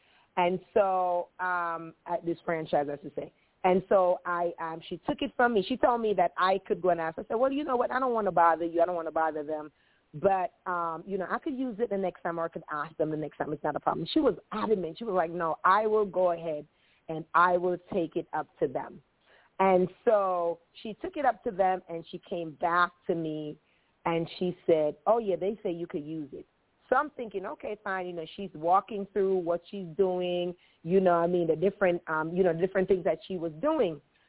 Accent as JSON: {"language": "English", "region": "Maryland", "country": "United States", "said": "from the Maryland area, and I am just so thankful."}